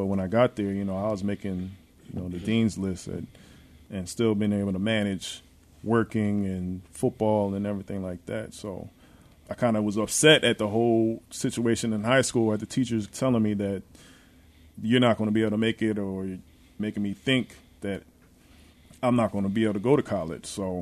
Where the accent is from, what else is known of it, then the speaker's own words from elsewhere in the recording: Philadelphia, Pennsylvania, United States; growing up in Philly and being at Temple just gave me tough skin and that hard work ethic